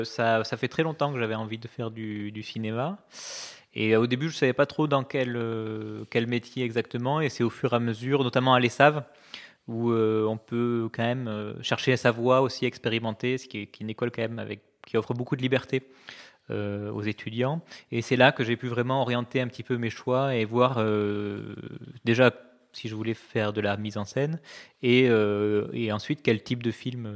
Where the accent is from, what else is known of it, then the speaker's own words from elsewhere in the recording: Cahors, Occitanie, France; born there; Oui, tout à fait, je suis né à Cahors et mes parents habitent non loin de Gourdon, donc j'étais en terrain connu.